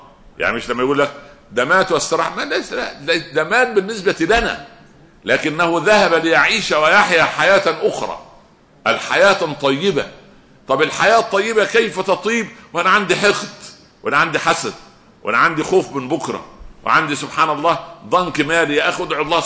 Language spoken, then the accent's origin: Arabic; Egypt; انتوا عارفين عندنا في مصر اخر بلد جنب السودان اسمها اسوان